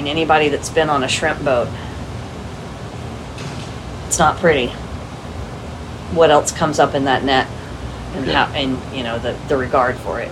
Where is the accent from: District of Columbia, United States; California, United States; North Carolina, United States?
North Carolina, United States; Wrightsville Beach; also born or lived in Florida Keys; I'm from an island off the coast of North Carolina called Wrightsville Beach. My father was a commercial shrimper and a charter boat captain, so I grew up definitely on the water, in the water. Moved to the Florida Keys